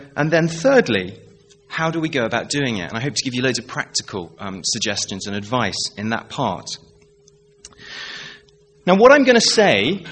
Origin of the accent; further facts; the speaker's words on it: Chertsey, South East England, United Kingdom; I'm from Chertsey, just at the top of the M3. I live there with my wife, Caroline.